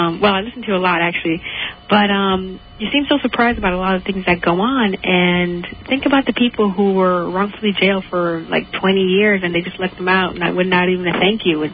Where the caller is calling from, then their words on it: Woodbridge, New Jersey, United States; Oh, I'm sorry. From my job, Woodbridge, New Jersey.